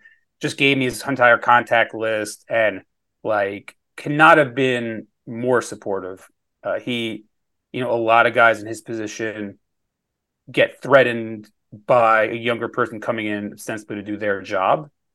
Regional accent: New York, United States; obviously Bob's from Brooklyn and I'm from Long Island, which is pretty close.

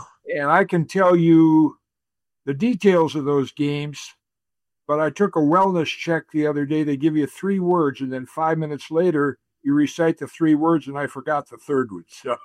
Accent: Michigan, United States; and growing up in Southwest Michigan, I could listen to 8 games.

